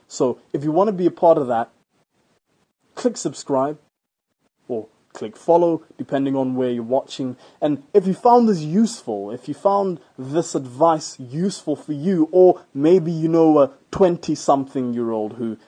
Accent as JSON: {"language": "English", "country": "Botswana", "said": "Where I live right now, my home country, Botswana"}